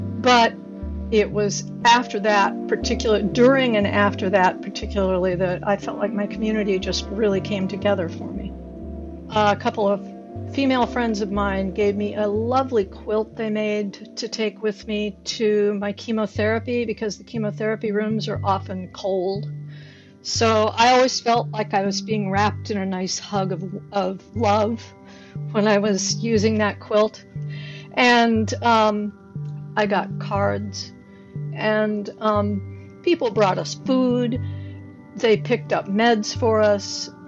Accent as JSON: {"language": "English", "town": "Bremerton", "region": "Washington", "country": "United States", "said": "I'm from Bremerton, Washington. I'm 67 years old"}